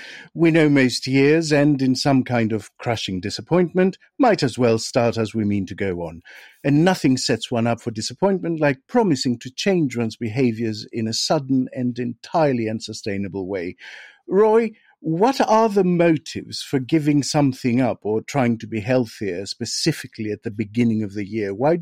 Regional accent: Greece; Listen, babe, I am from Greece.

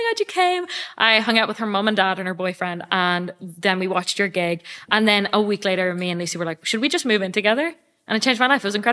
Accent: Ireland; moved away; maybe people don't want to accept me as an Irish artist because I didn't choose to start my career at home.

